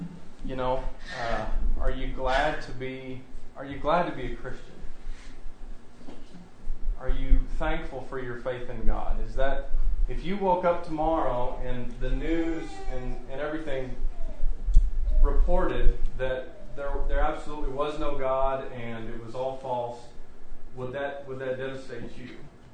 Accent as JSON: {"language": "English", "region": "Texas", "country": "United States", "lives_now": "Wyoming, United States", "said": "We are from Texas. We're from Wyoming by way of Texas, right?"}